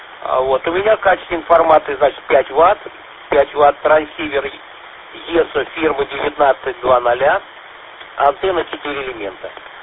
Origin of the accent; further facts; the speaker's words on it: Shchyokino, Tula Oblast, Russia; also born or lived in Ryazan; now in Voronezh Oblast, Russia; Я сам уроженец города Щекино. Вот, там родился, прожил, так сказать, школу закончил. Но потом, так сказать, учеба в Рязани, ну и потом вот здесь, так сказать, до пенсии в Воронежской области.